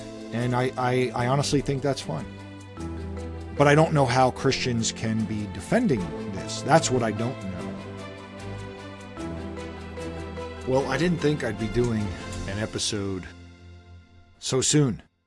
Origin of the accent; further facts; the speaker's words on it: Florida, United States; And I'm from South Florida, and I love so much of the culture I grew up around.